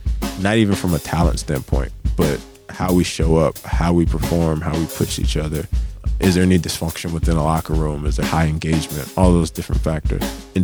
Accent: Charlotte, North Carolina, United States; But then, you know, actually living in America, I'm from Charlotte, you get like this dual exposure.

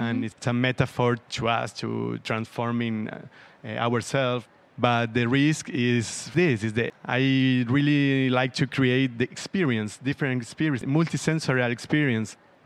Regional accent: Apostoles, Misiones, Argentina; born there; English is a second language; And I was born in Apostoles. Apostoles is a Jesuitic city from 1600

